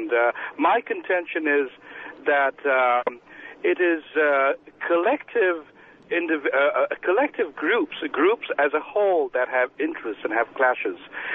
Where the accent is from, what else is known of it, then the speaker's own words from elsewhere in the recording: India; I come from India